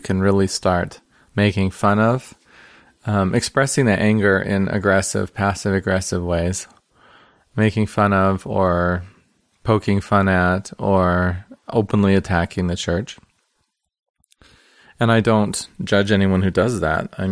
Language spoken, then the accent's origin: English; Ogden, Utah, United States; born there; also born or lived in Salt Lake City; because I recently came back to Salt Lake, and I was born in Ogden originally, after living abroad for 15 years.